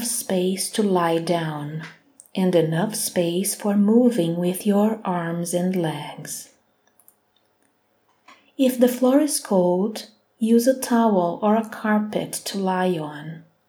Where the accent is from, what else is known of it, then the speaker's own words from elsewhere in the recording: Brazil; English is a second language; I am from Brazil, and I work with somatic guidelines for improvisation.